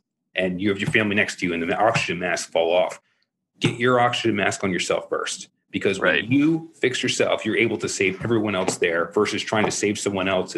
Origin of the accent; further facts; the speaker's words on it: Maryland, United States; I'm originally from Maryland, born and raised there.